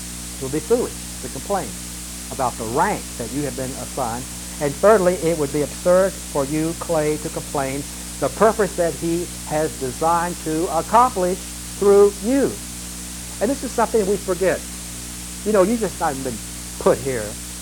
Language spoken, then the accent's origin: English; the South, United States; accent: southern; Why did you raise me as a southerner? Although I did move out west and lost all my accent that I used to have when I lived down south.